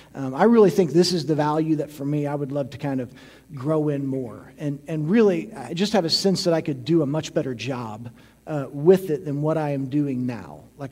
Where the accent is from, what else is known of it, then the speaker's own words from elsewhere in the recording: St. Joseph, Missouri, United States; Like, I grew up in St. Joseph, Missouri, and was kind of always in town and did not have any family members that were farmers